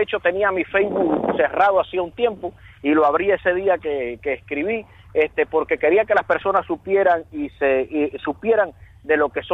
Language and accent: Spanish; Cuba; todos somos cubanos